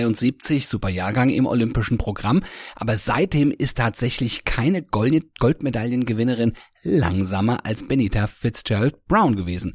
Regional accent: Großauheim, Hesse, Germany; Der Julian Reuß kommt nämlich aus meinem Heimatort. Und der war beim Leichtathletikverein in Großauheim in Hessen.

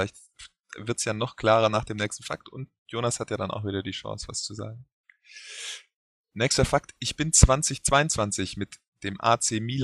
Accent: Czechia; Ich komme aus Tschechien.

